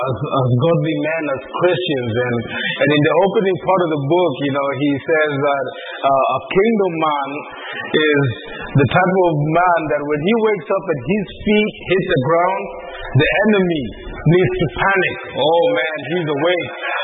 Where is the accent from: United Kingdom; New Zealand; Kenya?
Kenya; also born or lived in United States; growing up in Kenya and then coming to the U.S. and then going back to Kenya has kind of given me a privilege of understanding two cultures